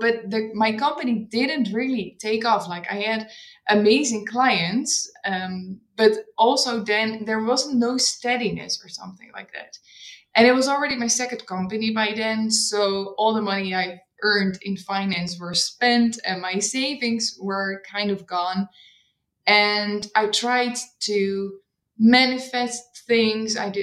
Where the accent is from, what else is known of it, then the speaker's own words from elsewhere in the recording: Netherlands; now in Berlin, Germany; which is sounds also very Dutch. So I'm from the Netherlands. I've been in Berlin like 3 years ago